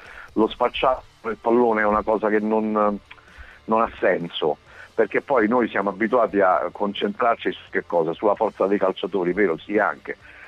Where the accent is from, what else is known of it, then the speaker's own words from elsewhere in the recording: Tropea, Calabria, Italy; io sono meridionale, poi sono calabrese, figurati. Non vedo l'ora di andare, di tornare nella mia terra e andare in Sicilia, poi io sono di Tropea, quindi sono di fronte alle Eolie, sono posti che frequento molto